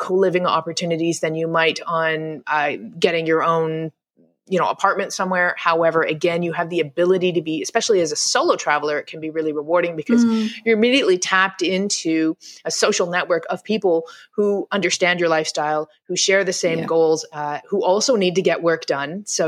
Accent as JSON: {"language": "English", "town": "Toronto", "region": "Ontario", "country": "Canada", "tie": "born or raised there", "said": "And I got back to Canada and I set up a place in Toronto, which is my hometown."}